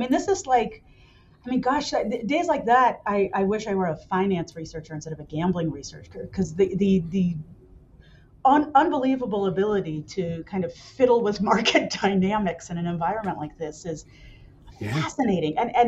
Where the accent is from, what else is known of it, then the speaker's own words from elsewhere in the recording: United States; Michael's Austrian and I'm American, so we just, you know, we literally don't speak the same language